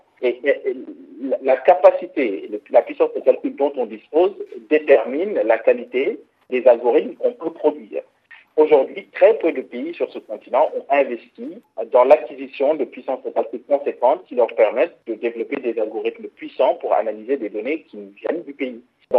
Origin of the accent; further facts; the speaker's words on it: Senegal; Moi j'ai 35 ans aujourd'hui, je viens du Sénégal.